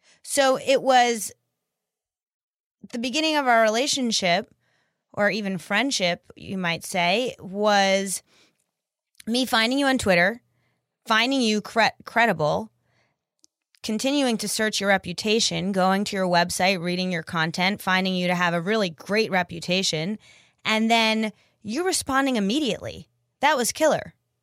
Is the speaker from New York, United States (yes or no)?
yes; New York, United States; I'm from New York, so New Yorkers don't really trust immediately.